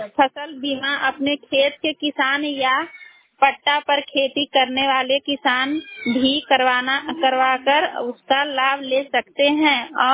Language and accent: Hindi; Girdhar Chak, Bihar, India; सरथा पंचायत के रहने वाली हूँ, ग्राम गिरधर चक से, ब्लॉक नालंदा जिला से बोल रही हूँ।